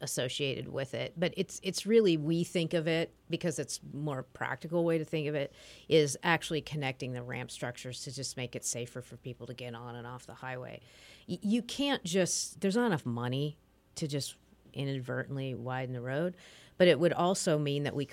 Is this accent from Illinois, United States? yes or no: yes; Springfield, Illinois, United States; I grew up in Springfield, Illinois, land of Lincoln.